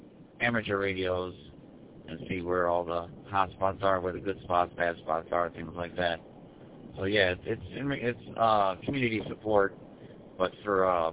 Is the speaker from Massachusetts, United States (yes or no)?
no; Michigan, United States; so being a storm spotter, I'm from Macomb County, I talk to NET control